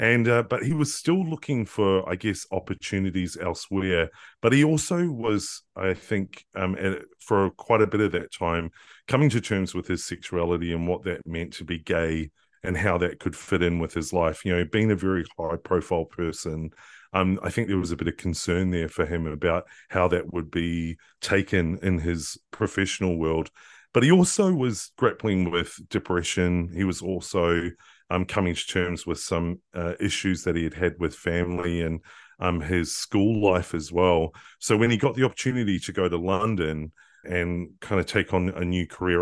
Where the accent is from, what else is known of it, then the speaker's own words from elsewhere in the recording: New Zealand; And I'm a Kiwi originally, and I grew up, you know, with rugby